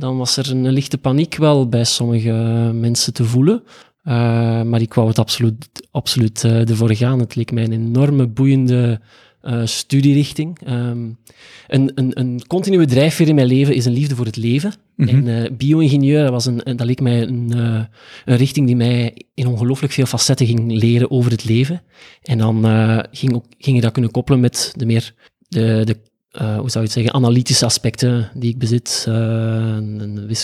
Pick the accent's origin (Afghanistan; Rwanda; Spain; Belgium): Belgium; Ypres, Flanders; Ik ben 20 jaar opgegroeid in dezelfde kerk in Ieper, waar ik opgegroeid ben.